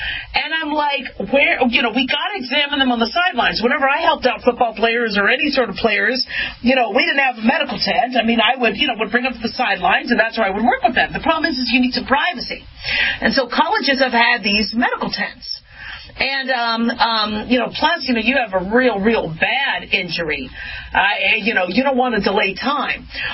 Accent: Las Vegas, Nevada, United States; And there is the league is starting to warm up to the Raiders' future home, which is going to be my hometown, Vegas.

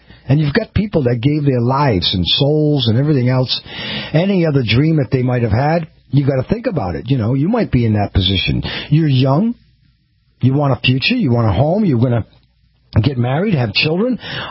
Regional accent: New York City, New York, United States; And I'm from New York City. So when I first came out here in 1999, it was a beautiful summer day in August.

